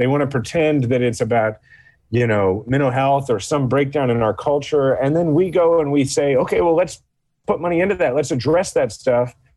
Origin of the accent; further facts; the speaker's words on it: Kansas City, United States; I'm from Kansas City. I was in the military. I grew up, my dad was a cop.